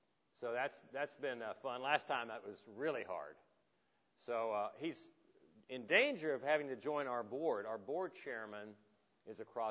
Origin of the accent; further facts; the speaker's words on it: Texas, United States; I'm from Texas. I never exaggerate.